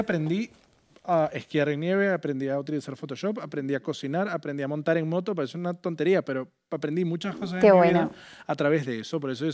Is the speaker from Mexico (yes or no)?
no; Venezuela; now in Spain; Dani y yo veníamos juntos desde Venezuela.